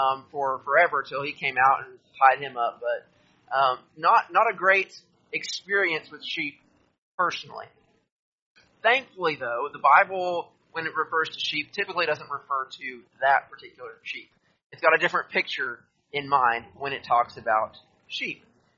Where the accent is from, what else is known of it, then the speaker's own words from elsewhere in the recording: Zambia; We had a few animals, a little farm growing up in Zambia